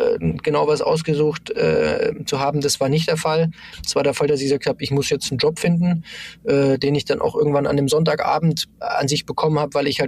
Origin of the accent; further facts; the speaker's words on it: Augsburg, Bavaria, Germany; Aber also ich komme aus Augsburg